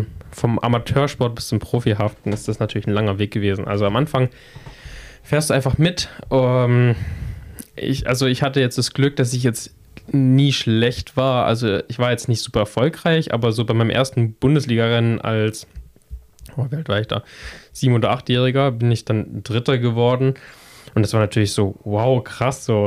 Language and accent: German; Pleidelsheim, Baden-Württemberg, Germany; Dann sind wir um unserem Ort, wo ich herkomme, aus Pleidelsheim, sind wir einfach mit dem Rad so irgendwo rumgefahren